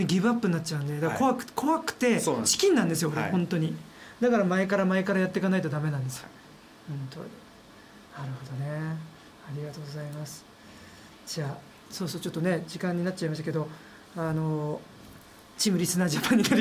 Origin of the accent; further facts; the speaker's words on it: Akita, Japan; 秋田なんですよ、秋田出身ですかね